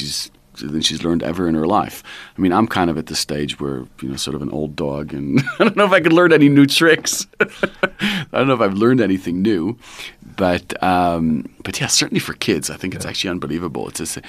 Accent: Israel; moved away as an adult; also born or lived in New York, United States; now in South Africa; So my parents moved here when I was probably 19. So I grew up in Israel, and my parents moved here when I was 19.

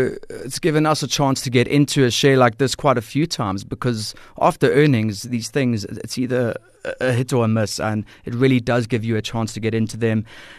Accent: South Africa; It all feels a bit weird as a South African.

